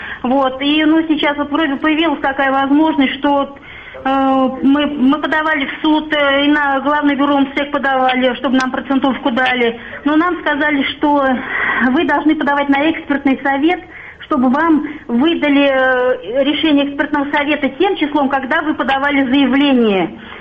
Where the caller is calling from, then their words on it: Saratov Oblast, Russia; also born or lived in Kazakhstan; из Саратовской области. Очень приятно, что вы дали нам слово.